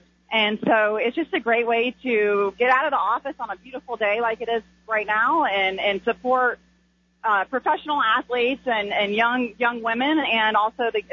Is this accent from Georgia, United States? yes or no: yes; Atlanta, Georgia, United States; my best friend from childhood, I grew up in Atlanta